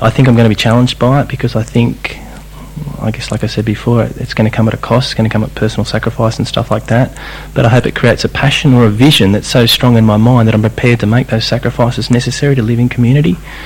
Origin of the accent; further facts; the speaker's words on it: Sydney, New South Wales, Australia; I'm an engineer from Sydney.